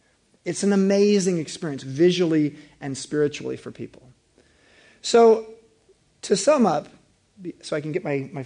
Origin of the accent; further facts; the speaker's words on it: United States; being an American and experiencing Islam in a whole different way